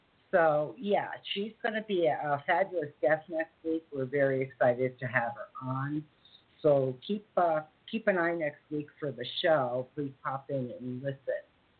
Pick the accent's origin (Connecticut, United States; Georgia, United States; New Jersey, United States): Connecticut, United States; I was a neighbor from Connecticut.